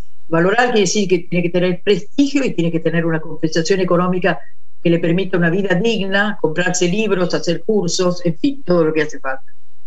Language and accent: Spanish; Italy; Spanish is a second language; yo soy italiana, estudié en escuelas estatales, universidad estatal, que en Italia es lo normal.